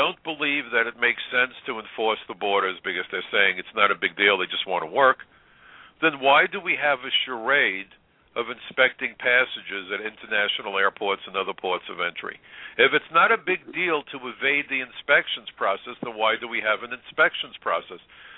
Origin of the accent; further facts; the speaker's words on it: New York City, New York, United States; I'm a New Yorker, and whites are in the minority in New York City.